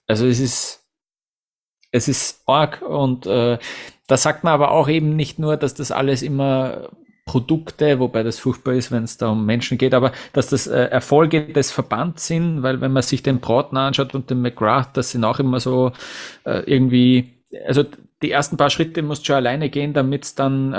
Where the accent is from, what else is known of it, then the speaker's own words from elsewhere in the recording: Vienna, Austria; Für mich als Wiener